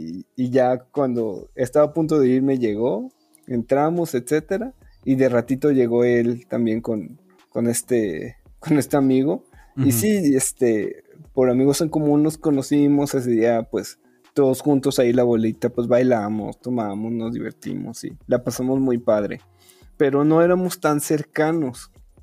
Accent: Cancún, Quintana Roo, Mexico; yo soy originario de Cancún.

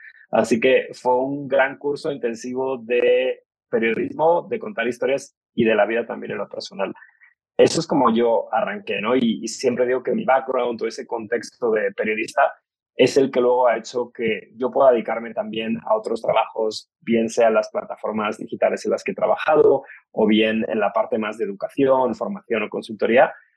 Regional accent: Spain; moved away as an adult; also born or lived in London, United Kingdom; Realmente yo salí de España porque fui a hacer una beca o una pasantía

